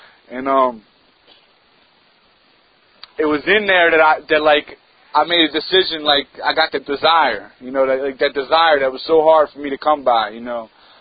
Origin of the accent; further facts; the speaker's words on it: Philadelphia, Pennsylvania, United States; I'm originally from Philadelphia. Me and my man were talking about it. He's from my neighborhood. You know, I grew up, like, where his dad's store was.